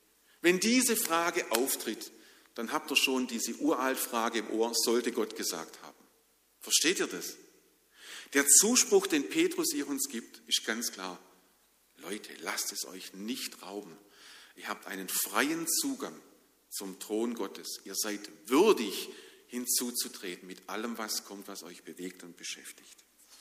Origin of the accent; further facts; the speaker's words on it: Baden-Württemberg, Germany; born there; wurde ich geboren in Schwabenland, ein Deutscher, unter preußischer Flagge. So ist es halt, wenn man in Biesinger groß wird.